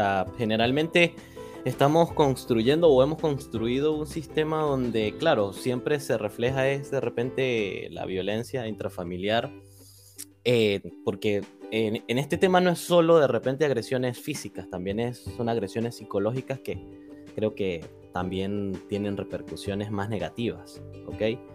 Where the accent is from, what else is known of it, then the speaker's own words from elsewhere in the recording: Venezuela; now in Chile; Yo soy venezolano, tengo 25 años, pero vivo hace 5 años ya casi en Chile.